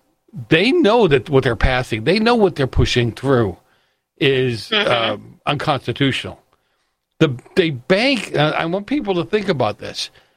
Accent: Boston, Massachusetts, United States; I grew up in Boston. I grew up in the 70s in the north end of Boston. The mafia had a heavy presence.

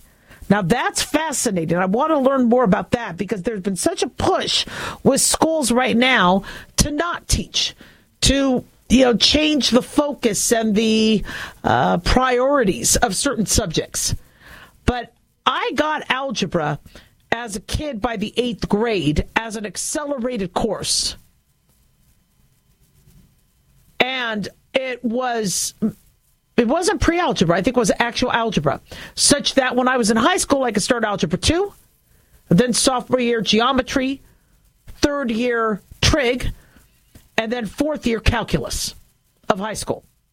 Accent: California, United States; But you know, I'm from California. I was born it was Cedars of Lebanon at the time.

